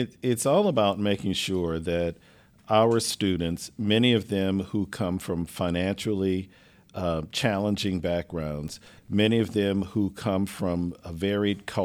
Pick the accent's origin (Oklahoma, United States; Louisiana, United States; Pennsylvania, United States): Louisiana, United States; Lake Charles; also born or lived in New Orleans; now in Houston, United States; So I grew up in Lake Charles, Louisiana, mm-hmm. and spent the majority of my adult life in New Orleans.